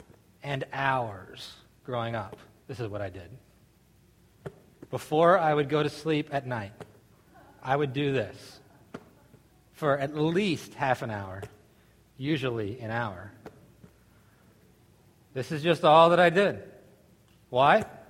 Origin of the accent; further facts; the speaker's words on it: Pottstown, Pennsylvania, United States; Growing up in Pottstown, this is what we did. Basketball.